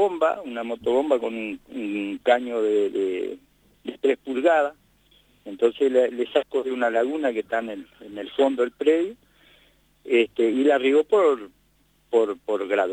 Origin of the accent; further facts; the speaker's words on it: Artigas, Uruguay; Somos del departamento de Artigas, como todo el mundo lo sabe, ¿no?